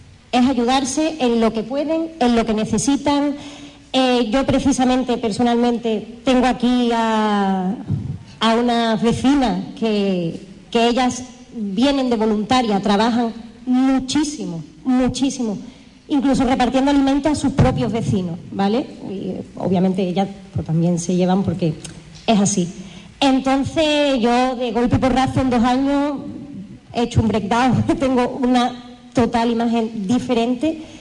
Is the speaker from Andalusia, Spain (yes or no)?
yes; Huelva, Andalusia, Spain; yo llevo muy poquito tiempo aquí. Yo llevo 2 años en este barrio y yo soy de Huerva de toda la vida